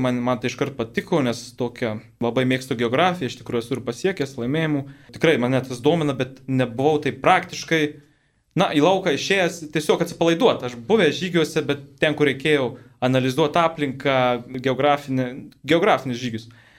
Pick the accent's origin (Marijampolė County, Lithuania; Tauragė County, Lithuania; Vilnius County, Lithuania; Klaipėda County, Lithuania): Marijampolė County, Lithuania; Marijampolė; Įsidarbino Marijampolėje, tuo labai džiaugiuosi ir didžiuojuosi, kad grįžau į savo gimtąjį kraštą